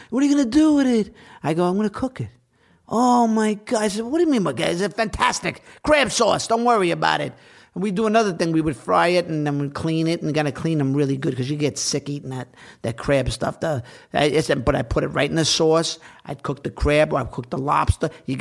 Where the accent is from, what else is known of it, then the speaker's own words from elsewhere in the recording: Rosedale, New York, United States; I grew up at the end of Queens, right by, you talk about Goodfellas. That's where the whole movie took place, by Kennedy Airport.